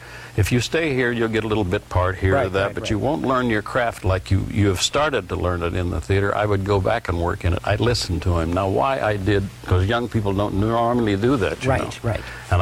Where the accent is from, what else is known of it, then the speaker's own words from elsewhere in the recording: Liberty, Missouri, United States; I was born in Liberty, but moved there, I think, when I was about a year, year and a half old. I went to school in Kansas City and then went to the University of Kansas.